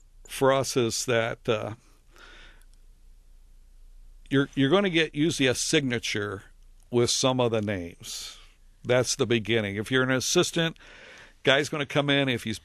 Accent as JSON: {"language": "English", "town": "Columbus", "region": "Ohio", "country": "United States", "tie": "born or raised there", "said": "Well, the cool thing with that is growing up in Columbus, Ohio, being a golf pro, he was pretty much, you know, would be my idol."}